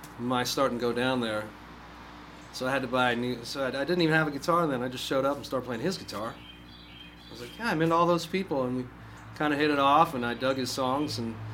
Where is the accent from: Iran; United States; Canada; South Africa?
Canada; I said, "I'm from Canada,"